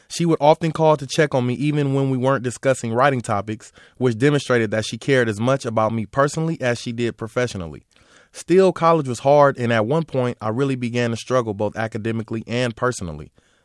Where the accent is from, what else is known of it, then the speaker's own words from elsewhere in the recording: Oakland, California, United States; I grew up in Oakland in a community plagued by violence and crime.